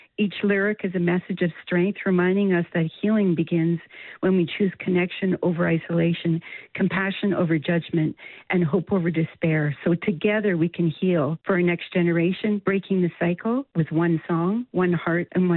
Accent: Muskeg Lake Cree Nation, Saskatchewan, Canada; I didn't grow up on reserve.

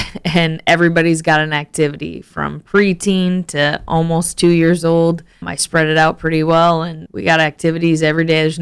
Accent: Sutherland, Iowa, United States; I grew up by Sutherland, Iowa, on a farm ranch in the middle of nowhere.

